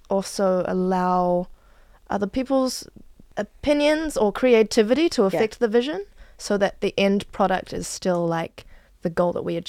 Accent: Manawatū-Whanganui, New Zealand; now in Auckland, New Zealand; I'm an actor in Tāmaki Makaurau. I was born and raised in the Manawatū. My parents are Chinese, and so is my face.

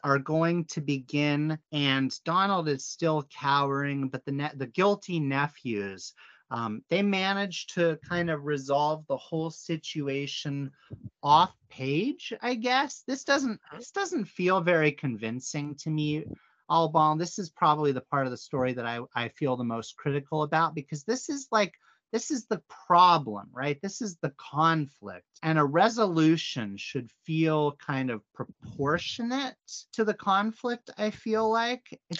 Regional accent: United States; So I'm an American.

